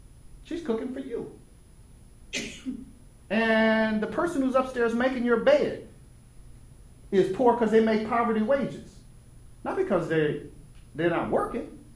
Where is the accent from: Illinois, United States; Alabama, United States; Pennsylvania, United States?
Alabama, United States; Mobile; also born or lived in Prichard; And I grew up in Mobile, Alabama. Actually, it parts Mobile, then in Pritchett, which is poorer than Mobile and more thickly segregated than Mobile.